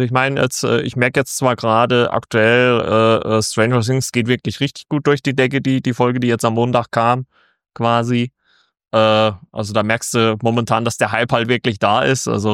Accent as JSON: {"language": "German", "region": "Saxony", "country": "Germany", "said": "Ich komme ja aus Sachsen und bin nach Thüringen gezogen."}